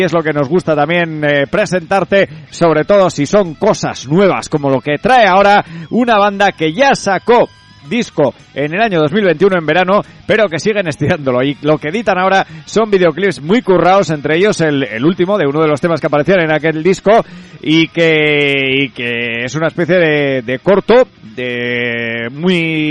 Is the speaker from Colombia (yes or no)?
no; Lerín, Navarre, Spain; soy de Lerín